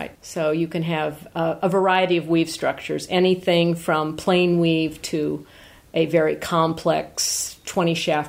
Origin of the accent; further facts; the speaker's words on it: United States; Well, I'm an American. I say Devoray.